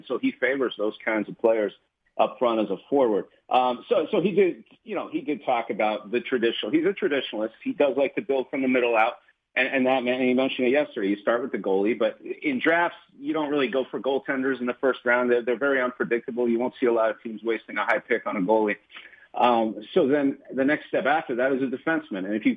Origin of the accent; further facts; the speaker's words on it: Montreal, Quebec, Canada; I'm from Montreal